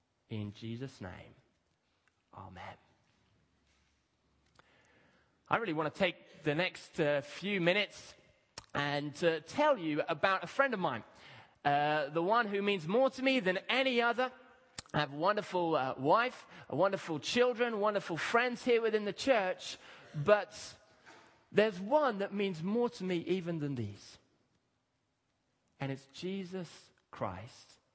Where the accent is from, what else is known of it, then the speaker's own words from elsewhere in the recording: Kenya; I grew up in Kenya, as many here know.